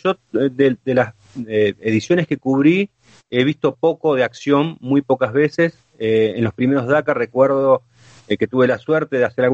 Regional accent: Argentina; nosotros no conocíamos, siendo argentinos, lo que eran las dunas de Fiambalá

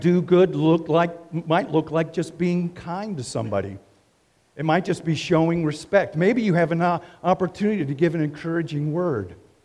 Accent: Buckystown, Maryland, United States; I grew up in Buckystown, Maryland, if anybody knows where Buckystown is, a little south of Frederick.

